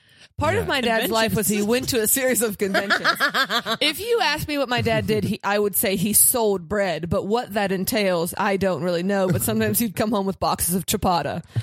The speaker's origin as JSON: {"language": "English", "town": "Pittsburgh", "region": "Pennsylvania", "country": "United States", "tie": "born or raised there", "said": "before I was in fifth grade, I grew up in Pittsburgh, we had never seen the ocean."}